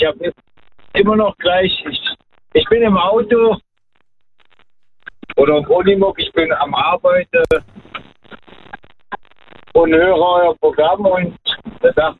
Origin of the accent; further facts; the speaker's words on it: Chemnitz, Saxony, Germany; Aus Chemnitz.